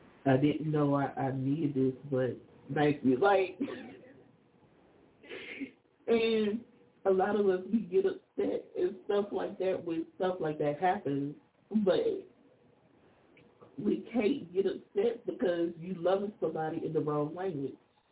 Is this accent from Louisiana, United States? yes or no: yes; Louisiana, United States; moved away as an adult; One thing about it is I was raised in Louisiana until I left at the age of 37.